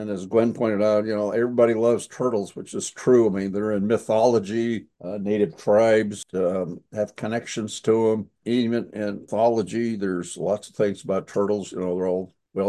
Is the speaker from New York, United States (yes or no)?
no; Oregon, United States; also born or lived in Roseburg; proudly say I'm a native Oregonian, and as one of my jokes, I was born in Roseburg